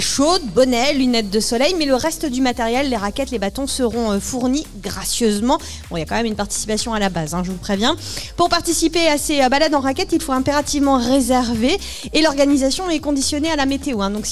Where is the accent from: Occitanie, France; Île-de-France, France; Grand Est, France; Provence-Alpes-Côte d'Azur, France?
Grand Est, France; parce que le secret de Noël, je suis désolée, mais il est chez nous en Alsace. C'est nous qui avons la magie de Noël.